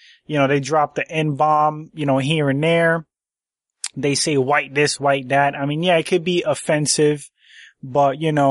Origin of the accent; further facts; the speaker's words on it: New York, United States; It's a mixed group in New York City. I grew up in New York.